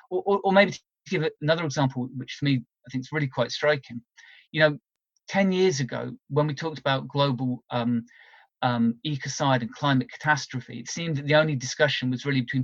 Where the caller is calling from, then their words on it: United Kingdom; you know, I'm calling in from Britain.